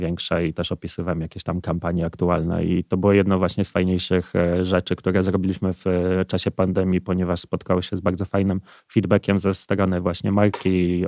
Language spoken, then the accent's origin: Polish; Warsaw, Masovian Voivodeship, Poland; Ja mówię, w Łodzi, ale jestem z Warszawy.